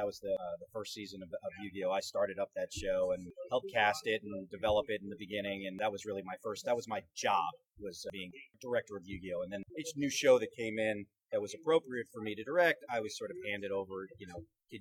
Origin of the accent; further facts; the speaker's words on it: Brooklyn, New York, United States; since I am from Brooklyn, and I might as well, you know, imitate some of my old buddies in the neighborhood.